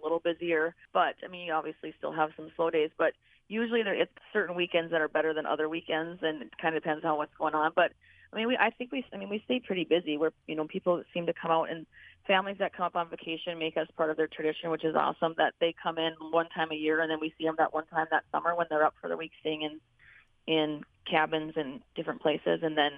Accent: North Dakota, United States; moved away as an adult; I grew up in North Dakota. I had moved over here when I graduated from college when I was 22 to teach for a teaching job

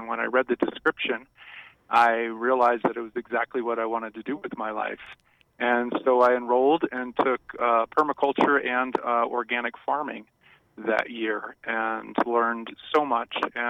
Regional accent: Connecticut, United States; I grew up in Connecticut and then I went to college in Maryland.

